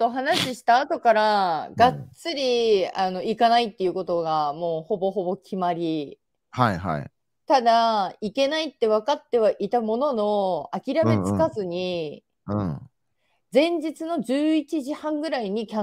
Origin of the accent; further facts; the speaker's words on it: Hokkaido, Japan; 私たち北海道の人間からすると、やっぱ台風慣れしてないもんだから、